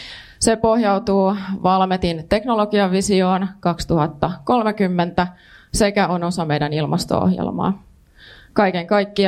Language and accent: Finnish; Myllykoski, Kymenlaakso, Finland; olin Myllykoskelta kotoisin.